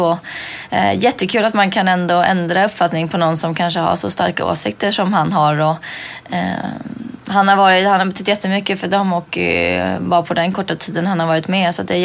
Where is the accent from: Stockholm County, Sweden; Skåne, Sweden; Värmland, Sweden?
Stockholm County, Sweden; Stockholm; Jag är uppväxt i Stockholm, på Södermalm.